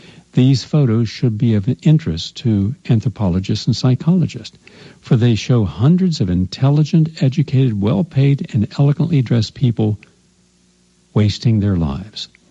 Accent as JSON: {"language": "English", "region": "West Virginia", "country": "United States", "tie": "born or raised there", "said": "because DuPont was only a few miles from my hometown, and the air stunk constantly because of that."}